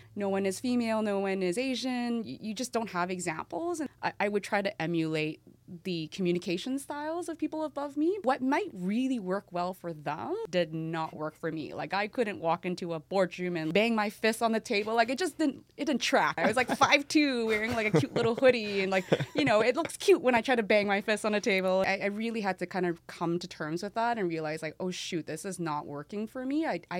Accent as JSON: {"language": "English", "town": "Vancouver", "region": "British Columbia", "country": "Canada", "tie": "born or raised there", "lives_now": "Toronto, Canada", "said": "Everything you hear about Vancouver and rain is true. I do love it. Yeah. Like, I live in Toronto now"}